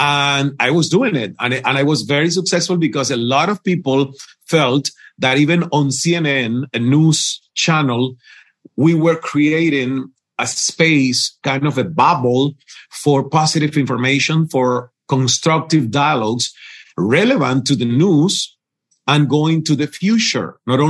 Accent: India; You know, I'm from India. I will always be from India.

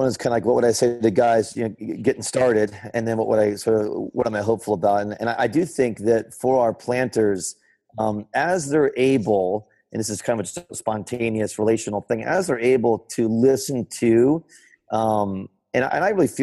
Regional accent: United States; I'm an American, I'm competitive.

